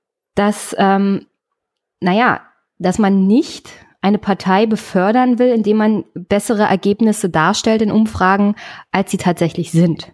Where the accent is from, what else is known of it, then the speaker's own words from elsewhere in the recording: Brandenburg, Germany; Also ich komme aus Brandenburg.